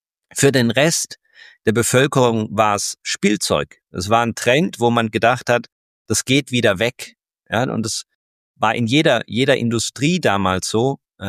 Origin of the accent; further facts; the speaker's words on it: Freiburg, Baden-Württemberg, Germany; also born or lived in Bayreuth; Ich komme ursprünglich aus Freiburg, also bin dann nach Bayreuth und dann in Jakarta